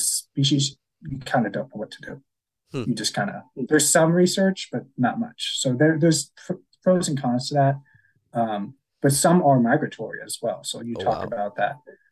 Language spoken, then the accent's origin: English; Arizona, United States; And I grew up in Arizona